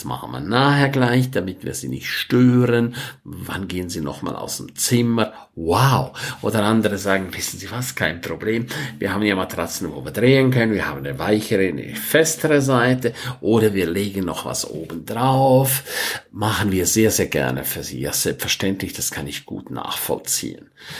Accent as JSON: {"language": "German", "town": "St. Moritz", "region": "Graubünden", "country": "Switzerland", "lives_now": "Germany", "said": "In der Schweiz, da wo ich herkomme, in St. Moritz, gibt's sehr viele Handwerker."}